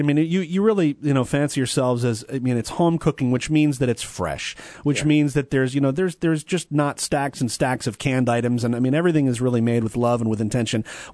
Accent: Virginia, United States; I grew up on the East Coast. I grew up in Northern Virginia.

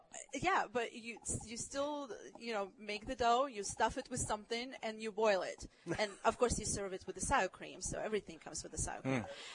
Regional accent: Minsk, Belarus; moved away; also born or lived in Ukraine; And I grew up in Minsk, Belarus. We moved because my dad had a different job there. But I spent every summer with my grandmothers in Ukraine. And so we came here about 20 years ago.

